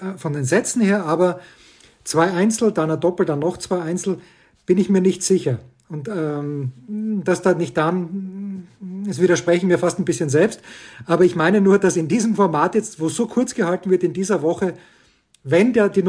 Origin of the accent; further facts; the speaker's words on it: Austria; ich bin Österreicher.